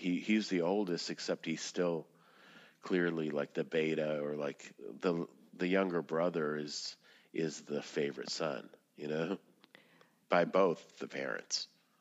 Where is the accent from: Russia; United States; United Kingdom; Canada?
Russia; I was raised, you know, I'm from Russia, where people would argue around the table